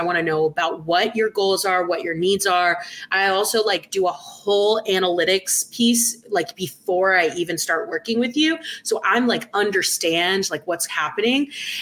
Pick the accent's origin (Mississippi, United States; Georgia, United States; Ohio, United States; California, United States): California, United States; I'm also from California. And so I'm so used to the mountains and trees all the time.